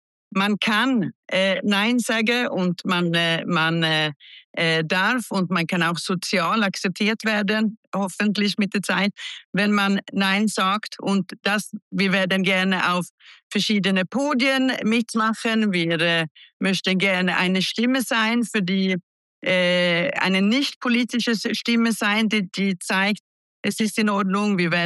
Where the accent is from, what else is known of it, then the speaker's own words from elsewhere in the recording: Sweden; German is a second language; moved away; Ich bin ursprünglich in Schweden geboren und aufgewachsen und Schweden war wie die Schweiz vor 30 Jahren.